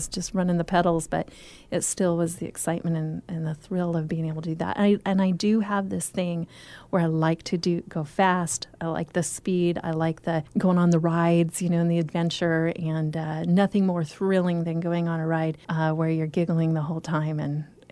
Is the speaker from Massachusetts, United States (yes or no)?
yes; Salem, Massachusetts, United States; also born or lived in Arkansas; Life was good in Arkansas, but we thought, why not come out and experience the adventure? Since this is my hometown, why not come and experience Salem and the people of Salem at this point in our lives?